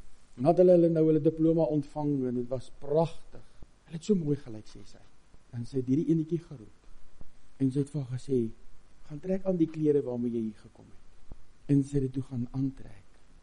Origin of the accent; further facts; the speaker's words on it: Free State, South Africa; Ek het in die Vrystaatse goudvelde groot geword. My pa het jaar op die myn gewerk daar.